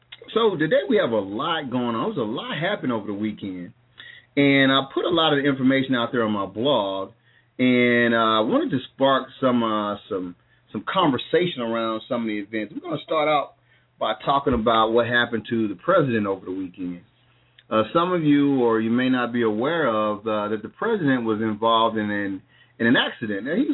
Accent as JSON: {"language": "English", "town": "Anniston", "region": "Alabama", "country": "United States", "tie": "born or raised there", "said": "but today I'm broadcasting live from my hometown of Anniston, Alabama. I'm here for the holidays, and I'm glad to be with you."}